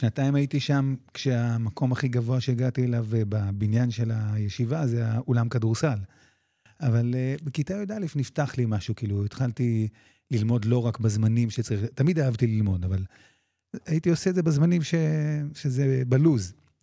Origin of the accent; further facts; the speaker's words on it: Tel Aviv, Tel Aviv District, Israel; also born or lived in Eilat; אבל אני נולדתי בתל אביב, אפילו דור שלישי. יש לי סבתא שנולדה בתל אביב.